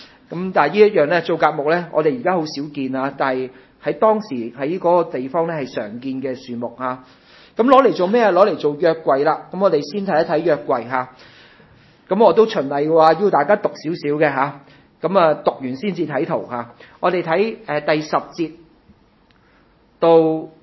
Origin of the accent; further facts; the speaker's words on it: China; 我哋中国人用开整家私嗰啲好靓㗎喎。